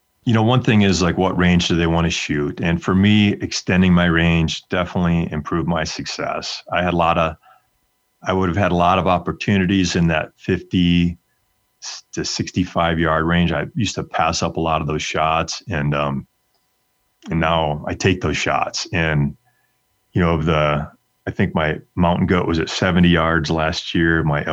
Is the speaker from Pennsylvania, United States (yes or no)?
no; Wisconsin, United States; So I grew up in Wisconsin hunting whitetails